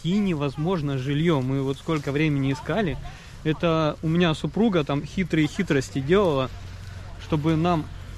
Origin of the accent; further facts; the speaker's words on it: Russia; Да, конечно, я из России.